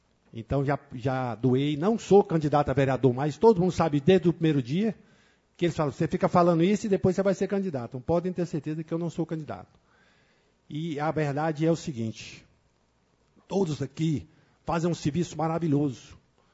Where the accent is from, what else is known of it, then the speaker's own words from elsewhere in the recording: Formosa, Goiás, Brazil; Nasci aqui em Formosa, sou de filhos fundadores da nossa cidade, Formosa dos Couros, meus avós vieram do Rio de Janeiro e aqui se instalaram, né?